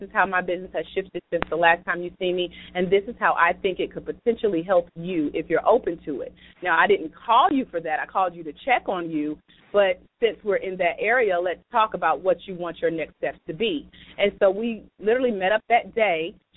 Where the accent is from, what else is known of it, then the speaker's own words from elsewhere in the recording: Douglasville, Georgia, United States; We're back in my hometown of Douglasville, Georgia